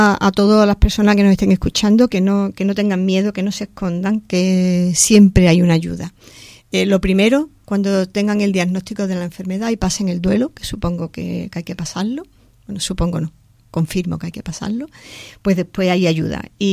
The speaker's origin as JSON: {"language": "Spanish", "town": "Osuna", "region": "Andalusia", "country": "Spain", "tie": "born or raised there", "said": "yo soy de Osuna, nacida aquí, aquí vivo y aquí llevo mucho tiempo, Javier dice que no, pero yo ya me considero una persona mayor"}